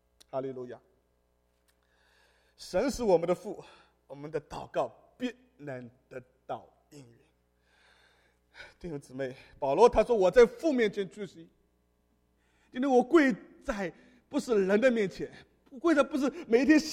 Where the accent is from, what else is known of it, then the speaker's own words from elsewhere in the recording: China; 因为我是中国人嘛